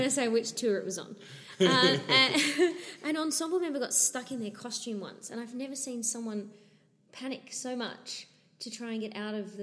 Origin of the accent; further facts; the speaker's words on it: Scotland, United Kingdom; accent: Scottish; I have to explain my Scottish accent. I'm going to do it because... Okay. So I was born and brought up on the northeast coast of Scotland, which is like country Scotland.